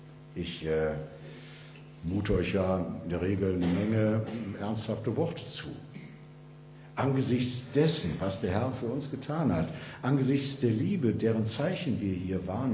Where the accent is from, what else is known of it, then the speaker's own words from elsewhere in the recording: Wuppertal, North Rhine-Westphalia, Germany; in Wuppertal, in meiner Heimat, habe ich vielleicht auch schon mal erzählt